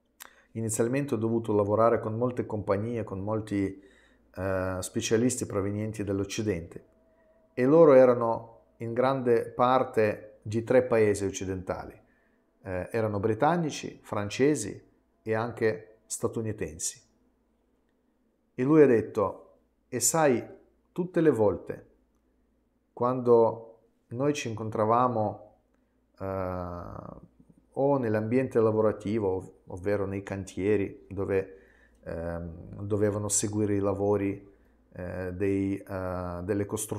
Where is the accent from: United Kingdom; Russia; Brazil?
Russia; now in Italy; io arrivo dall'Italia, ma io sono russo, perché in Italia vivo da 20 anni, ma sono nato, cresciuto in Unione Sovietica.